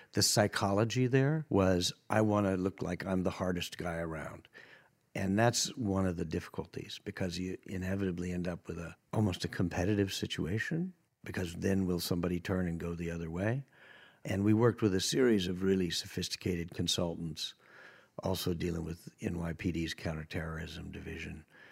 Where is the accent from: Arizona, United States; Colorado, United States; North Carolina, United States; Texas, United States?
Colorado, United States; I grew up in Colorado, but I love New York.